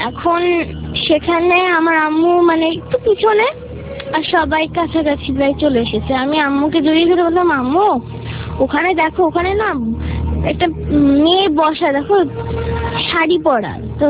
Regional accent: Khulna, Khulna Division, Bangladesh; আমি খুলনা বসুপাড়া থেকে এসেছি, আমি ইসলামাবাদ স্কুলের একজন ছাত্রী।

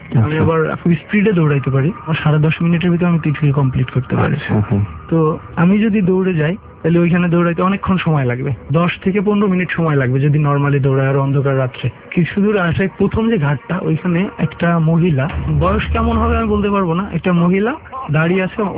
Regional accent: Bangladesh; born or raised there

